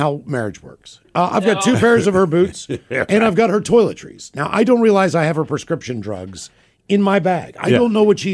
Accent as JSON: {"language": "English", "town": "Seattle", "region": "Washington", "country": "United States", "said": "I'm from Seattle, man."}